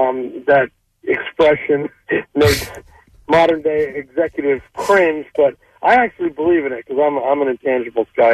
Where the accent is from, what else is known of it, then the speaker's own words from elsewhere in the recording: New England, United States; moved away; I'm from New England, and, you know, I read the Boston Globe, religiously every day